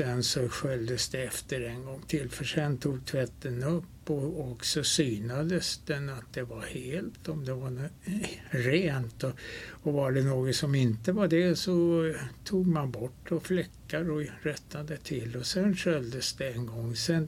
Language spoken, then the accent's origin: Swedish; Tyresö, Stockholm County, Sweden; also born or lived in Bromma; Jag är född i Bromma, men jag kom till Tyresö 1926. Och då var jag väl bara några månader gammal